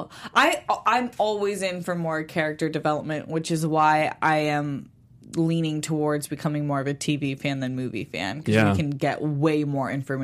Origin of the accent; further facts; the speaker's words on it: San Diego, California, United States; a wildlife rescue near San Diego. That's my hometown, Hala.